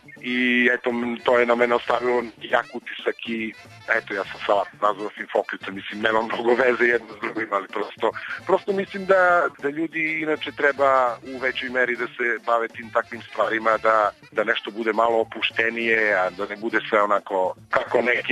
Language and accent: Serbian; Niš, Southern and Eastern Serbia, Serbia; ja kao Nišlija ne mogu mnogo da se pohvalim